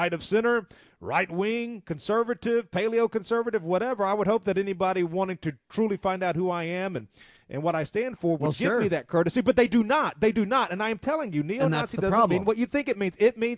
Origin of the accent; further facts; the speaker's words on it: the South, United States; So as a white man, as a Christian, as a Southerner, I kind of prefer the company of people with whom I have more things in common.